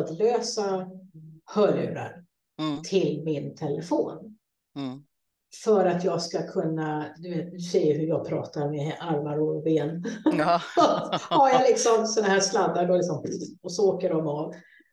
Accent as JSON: {"language": "Swedish", "country": "Sweden", "moved": "yes", "said": "när jag bodde hemma i Sverige då, så hade jag ju också mitt rum."}